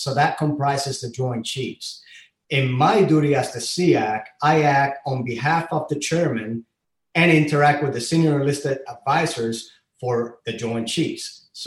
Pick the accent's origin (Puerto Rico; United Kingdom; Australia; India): Puerto Rico; Guanica; also born or lived in Ponce; born and raised in Puerto Rico, like you said, I was born in 1971 and grew up in a coastal town southwest of the island called Guanica. I was born in Ponce, but was raised in Guanica and always in the ocean.